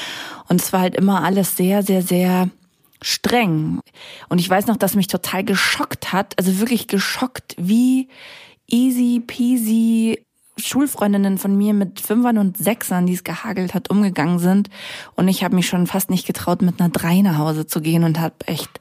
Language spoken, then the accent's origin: German; Germany; also born or lived in Romania; Ich bin in Rumänien geboren, meine Eltern sind Rumänen. Wir sind nach Deutschland gekommen, da war ich ungefähr 2,5.